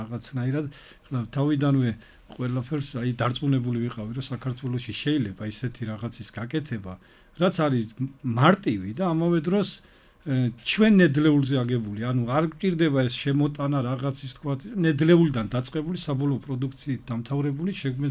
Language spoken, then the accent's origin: Georgian; Kobuleti, Adjara, Georgia; ეხლა ქობულეთიდან ვარ მე წარმოშობით ქობულეთში ცხოვრობ